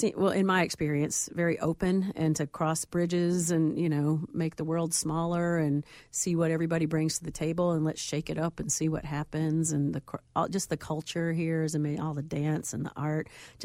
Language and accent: English; Atlanta, Georgia, United States; now in Chicago, United States; I mean, I'm from Atlanta, and I do love Cabbage Town, but when I first moved up here and I was homesick